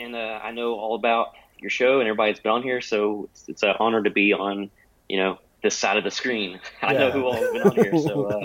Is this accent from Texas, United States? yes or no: yes; Belton, Texas, United States; also born or lived in Hutto; I'm from Belton, born and raised. I spent some time in Hutto, so I am a Hutto hippo, always a hippo.